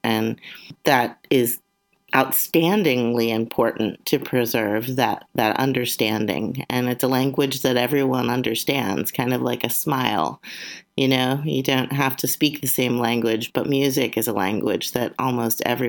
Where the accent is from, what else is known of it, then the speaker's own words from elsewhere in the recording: Baltimore, Maryland, United States; Well, I grew up in Baltimore, Maryland, and my parents would take me to Colonial Williamsburg